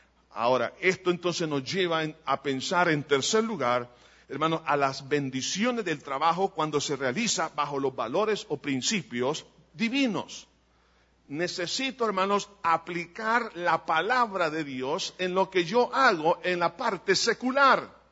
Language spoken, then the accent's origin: Spanish; El Salvador; Como salvadoreños hemos perdido una valorización en los últimos 15 años.